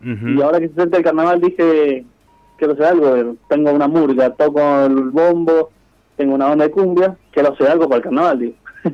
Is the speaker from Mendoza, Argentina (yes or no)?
yes; Mendoza, Argentina; la canción habla del vino y somos de Mendoza, y acá en Mendoza